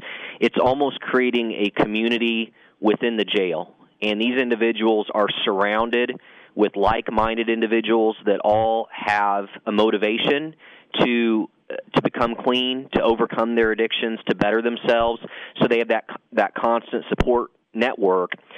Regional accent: Frankfort, United States; But it comes down to fulfilling the promises I made for my hometown in Frankfort.

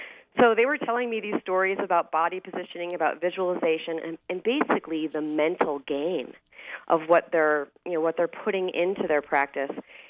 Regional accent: Midwest, United States; I'm from the Midwest. A hill is, you know, it's basically non-existent.

